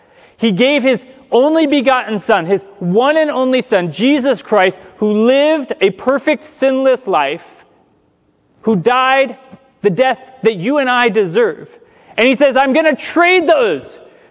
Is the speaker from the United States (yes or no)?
yes; California, United States; And we don't, because we're Californian.